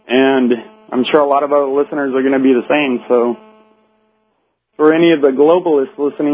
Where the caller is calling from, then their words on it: California, United States; I'm calling you from Marin County.